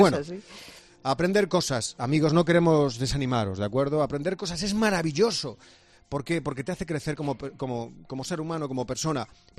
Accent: Spain; ¿qué somos los españoles sin piscina?

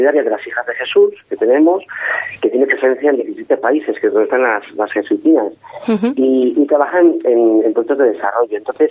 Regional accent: Vigo, Galicia, Spain; Porque somos artistas de Vigo y alrededores.

